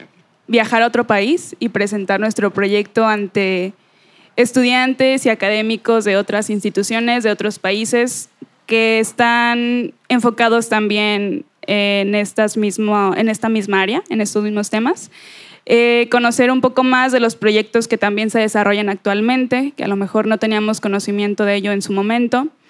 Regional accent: Mexico; somos menos los mexicanos que las personas de otros países

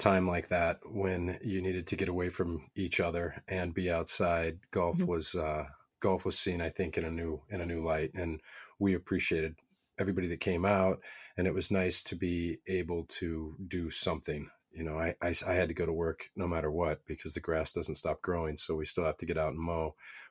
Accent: Midwest, United States; also born or lived in Colorado / Oregon / Tahoe; now in Buellton, United States; I grew up in the Midwest and bounced around, lived in Colorado, Oregon, Tahoe, and fortunately ended up in Buellton, and it is by far my favorite spot.

